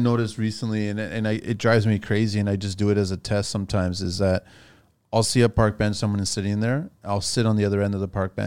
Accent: Portugal; now in Canada; Oh, I'm not American. Well, I'm Canadian, right? Well, I'm not Canadian.

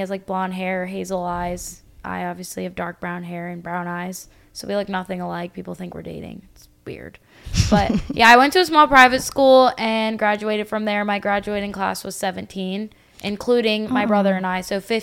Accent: Bel Air, Maryland, United States; Well, I grew up in Bel Air, Maryland. It's like a small town, like 30 minutes north of Baltimore.

